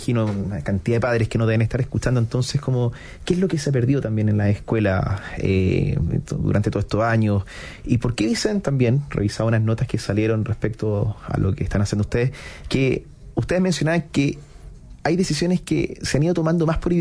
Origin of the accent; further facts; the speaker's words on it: Quintero, Valparaíso, Chile; yo soy oriundo de Quintero, y está en un colegio católico, me siento muy orgulloso de mi colegio, lo quiero un montón, el colegio Don Orione de Quintero.